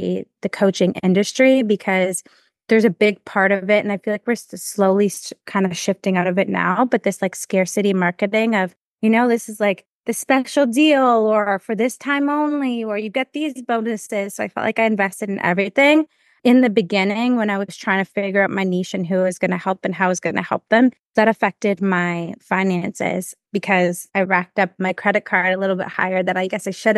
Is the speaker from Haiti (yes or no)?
no; Toronto, Ontario, Canada; So I'm from Toronto, Canada.